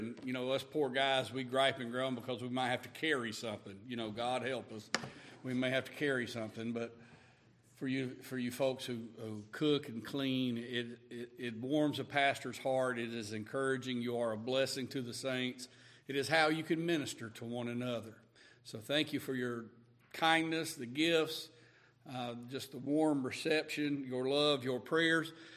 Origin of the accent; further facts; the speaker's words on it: the South, United States; I'm from the South. We say y'all.